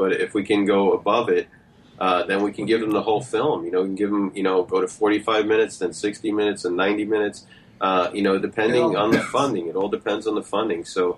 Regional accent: New York, United States; Well, I'm originally from New York, so there you go. So you have a New York guy that's going to do it anyway.

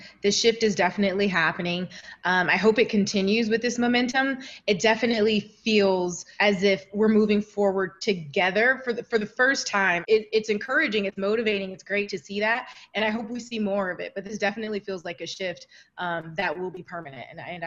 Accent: Toledo, Ohio, United States; Yeah, so I grew up in Toledo, Ohio.

